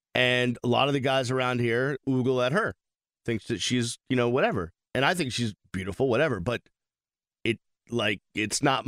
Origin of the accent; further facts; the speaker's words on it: Boston, Massachusetts, United States; Happy seeing that there's some good peaceful rallies going on in my hometown of Beantown.